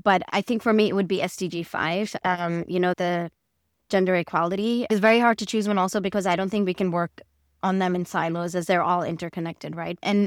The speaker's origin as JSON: {"language": "English", "country": "Pakistan", "tie": "born or raised there", "said": "I grew up in Pakistan. I'm one of five daughters."}